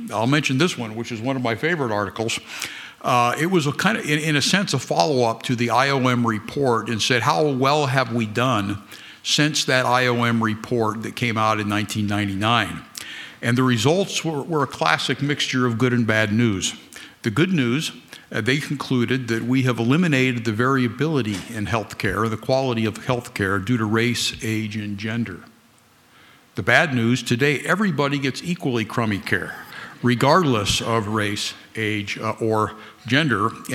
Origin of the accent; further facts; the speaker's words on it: Twin Bridges, Montana, United States; Greetings from my hometown, where I live now, Twin Bridges, Montana.